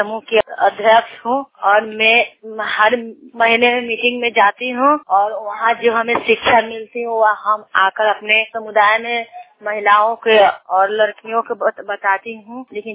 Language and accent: Hindi; Balipur Dariya, Bihar, India; मैं बालीपुर दरिया से हूँ। पोस्ट खाना थाना कुआने जिला मुजफ्फरपुर।